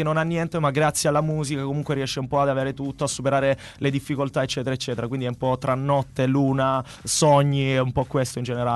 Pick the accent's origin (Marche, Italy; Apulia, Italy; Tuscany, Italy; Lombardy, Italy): Apulia, Italy; Io sono salentino